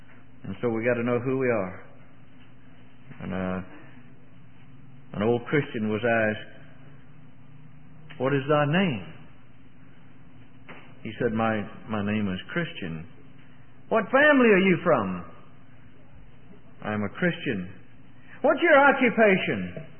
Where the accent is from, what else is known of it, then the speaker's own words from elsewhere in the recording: Mississippi, United States; Somebody asked me where I come from. I tell them, Mississippi. I come from Mississippi. I like that. My roots. These are my roots. That's my hometown. This is the place I was born.